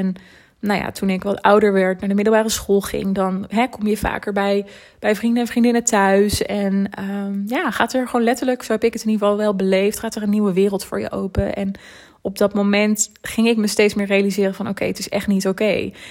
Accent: Gelderland, Netherlands; Ik kwam uit de Betuwe, dus dat lag allemaal redelijk in de buurt.

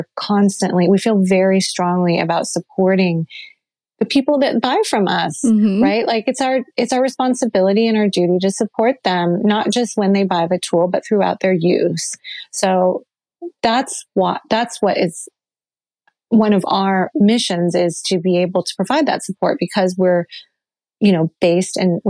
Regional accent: Taiwan; like I come from Taiwan.

